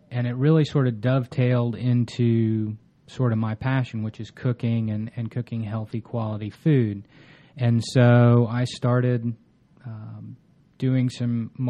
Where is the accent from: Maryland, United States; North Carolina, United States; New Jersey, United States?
North Carolina, United States; I grew up in North Carolina. My grandparents grew up in Atlanta, so I guess I'm native Atlantan once removed.